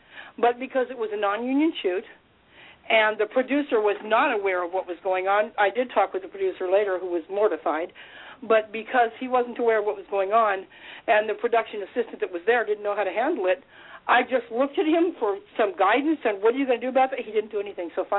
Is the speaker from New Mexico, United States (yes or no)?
no; Indiana, United States; She's a wonderful girl, and I grew up with her in Indiana.